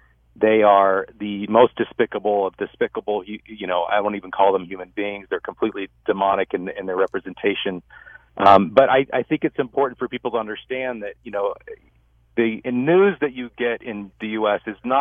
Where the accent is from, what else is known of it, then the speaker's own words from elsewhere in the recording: United States; now in Israel; I'm an American Israeli citizen. And so we immigrated to Israel to bring the gospel to the Jewish people. My family's Jewish.